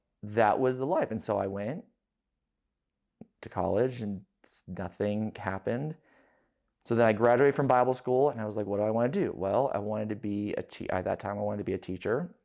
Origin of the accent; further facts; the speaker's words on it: Hodgenville, Kentucky, United States; I'm based out of Louisville. And I'm from Hardin County, Kentucky. I grew up in LaRue County, Hodgenville, Lincoln's birthplace.